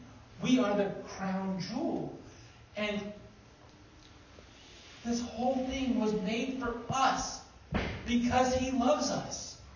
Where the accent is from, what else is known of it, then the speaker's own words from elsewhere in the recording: Nevada, United States; I used to listen to the NPR show in Nevada a little bit when I lived in my home state there.